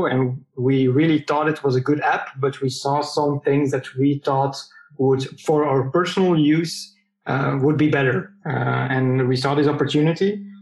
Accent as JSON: {"language": "English", "country": "Belgium", "said": "as you heard. I'm from Belgium."}